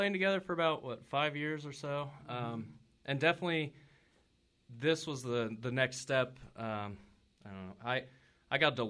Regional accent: South Charleston, West Virginia, United States; And I mean, it's a hometown show. We're from South Charleston, so all our people can come out and...

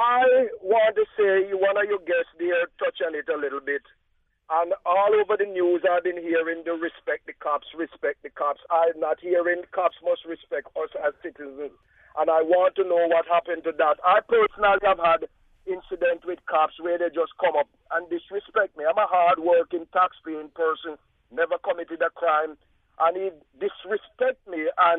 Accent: Jamaica; I learned as a Jamaican that respect is earned.

